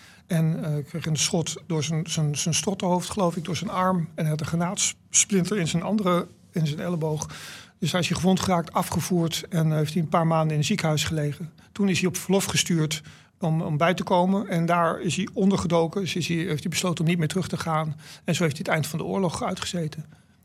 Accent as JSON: {"language": "Dutch", "town": "Stadskanaal", "region": "Groningen", "country": "Netherlands", "tie": "born or raised there", "also_born_or_lived": "Rotterdam", "said": "Ik bedoel, ik ben daar geboren, maar ik ben geen echte Rotterdammer. Nee, maar in Stadskanaal, ja, daar."}